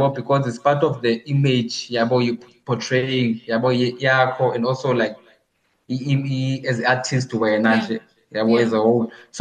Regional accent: Khayelitsha, Western Cape, South Africa; For me, since I'm from Khayelitsha and I'm representing my hometown.

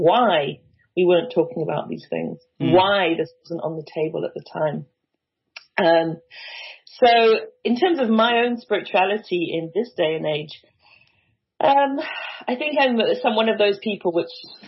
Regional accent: Benoni, Gauteng, South Africa; I grew up in Benoni

